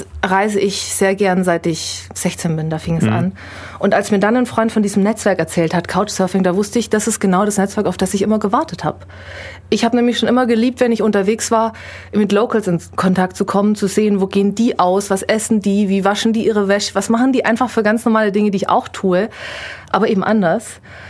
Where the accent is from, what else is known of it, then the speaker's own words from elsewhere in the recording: Isny, Baden-Württemberg, Germany; also born or lived in Ulm; Also ich bin im Allgäu geboren, in Isny, und dann ganz oft in der Region umgezogen. Also ich habe in Legau gewohnt, in Dietenheim, in Illertissen, in Herrenstetten und bin dann auch nach Ulm für ein paar Jahre, wo ich auch mein Abitur gemacht habe.